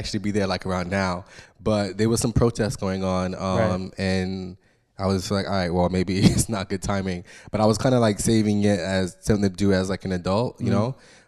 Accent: Brooklyn, New York, United States; Like you said, I'm Haitian descent, and like growing up in Brooklyn, I've always kind of it was always a thing to like run away to the city.

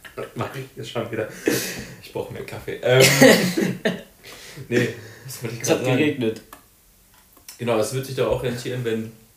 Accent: Mönchengladbach, North Rhine-Westphalia, Germany; in meiner Heimat, Mönchengladbach, Nee, also

